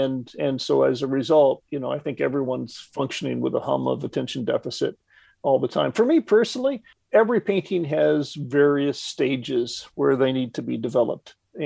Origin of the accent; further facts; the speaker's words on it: Bloomington, Illinois, United States; the fact that I grew up in Bloomington Normal and I detasseled in McLean County